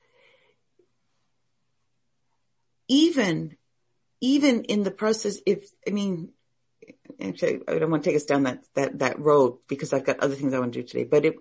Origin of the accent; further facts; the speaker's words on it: Hawaii, United States; moved away as an adult; when I came from Hawaii to the mainland when I was 27, we ended up in Boston and I turned into the road rage bitch.